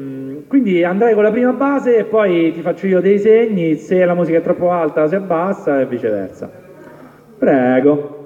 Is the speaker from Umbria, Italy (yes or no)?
yes; Terni, Umbria, Italy; La settimana scorsa l'ho presentato a Terni, che è la mia città natale